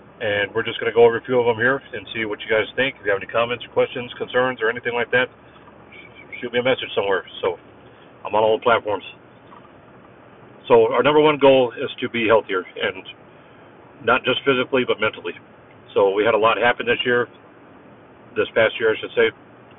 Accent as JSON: {"language": "English", "region": "Arizona", "country": "United States", "said": "We're both from Arizona originally, but we haven't been back in years"}